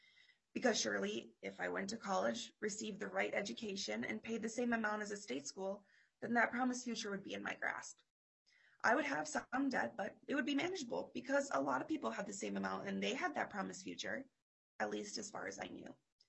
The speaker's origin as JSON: {"language": "English", "town": "Little Canada", "region": "Minnesota", "country": "United States", "tie": "born or raised there", "said": "I grew up in Little Canada, Minnesota, 10 minutes from downtown St. Paul. I grew up in a loving home with a first generation single mother, younger sister, and a supportive family."}